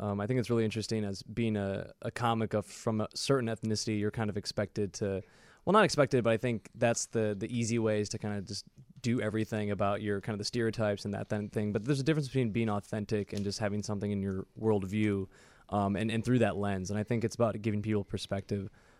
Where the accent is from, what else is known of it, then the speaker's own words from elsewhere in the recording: Chicago, Illinois, United States; I'm originally from Chicago, actually, born and raised, and been doing comedy here for a couple years.